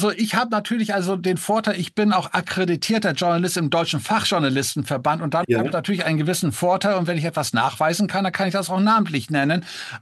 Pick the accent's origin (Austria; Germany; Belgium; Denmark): Denmark; born there; ich bin gebürtiger Däne